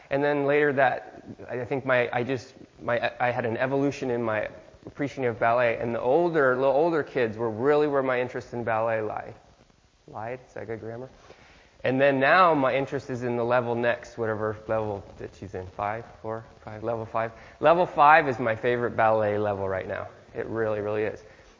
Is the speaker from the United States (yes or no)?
yes; Detroit, Michigan, United States; I will protect them because I am from Detroit, south of 7 Mile, Metatol. So I'm tough